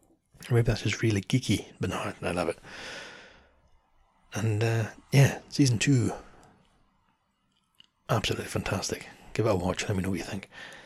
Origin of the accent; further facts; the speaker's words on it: Scotland, United Kingdom; Because we're Scottish, we don't bother. I don't think many Scottish folk actually bother at Burns night.